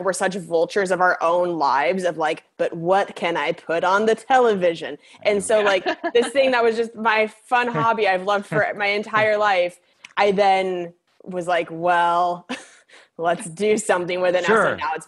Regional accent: Washington, United States; I'm from Washington, so everywhere saying is like, yeah, all those places.

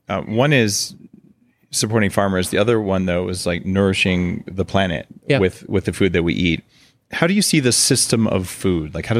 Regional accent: United States; now in Canada; I'm a permanent resident, but I'm American.

